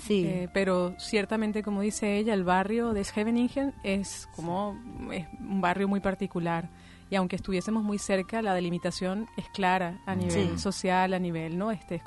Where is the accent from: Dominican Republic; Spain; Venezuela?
Venezuela; Soy venezolana.